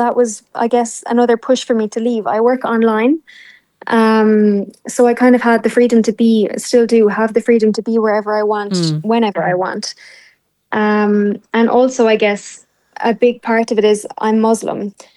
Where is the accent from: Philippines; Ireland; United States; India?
Ireland; moved away; I think honestly, growing up in Ireland, we're very sheltered to it all.